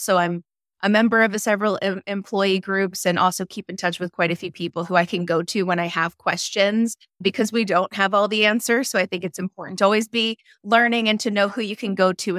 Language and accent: English; New Jersey, United States; now in Los Angeles, United States; I don't live where I grew up. I grew up in Jersey